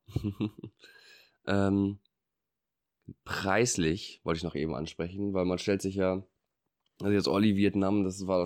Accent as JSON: {"language": "German", "region": "Northern Germany", "country": "Germany", "said": "aber als Norddeutscher gefällt mir das eigentlich halt auch ganz gut"}